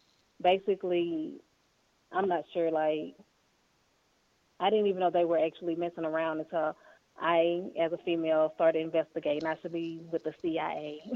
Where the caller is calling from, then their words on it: Dallas, Texas, United States; Dallas, Texas.